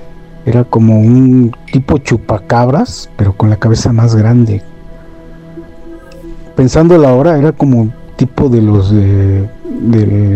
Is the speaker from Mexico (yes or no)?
yes; Tlaxcala, Mexico; Soy de acá de Tlaxcala.